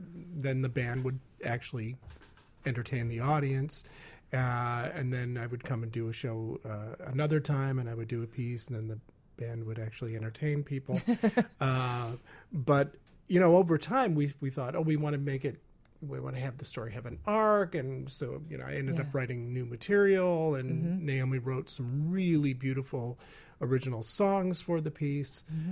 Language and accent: English; Niagara Falls, New York, United States; now in Chicago, United States; I grew up in Niagara Falls, and the people go, what? Are you Canadian? First. And then I say, no, I'm not Canadian.